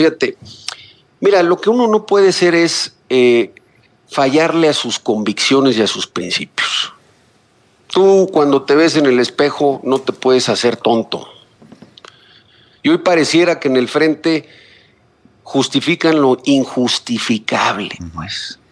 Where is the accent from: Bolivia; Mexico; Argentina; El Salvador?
Mexico; Oaxaca; el mayor de los éxitos como oaxaqueño